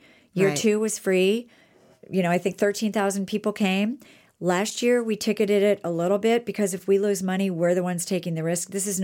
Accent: Canfield, Ohio, United States; One is a very new singer-songwriter from my hometown in Ohio, from Canfield, Ohio.

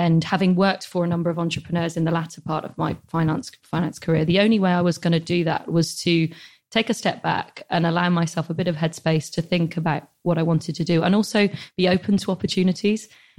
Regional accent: South West England, United Kingdom; I'm from Somerset

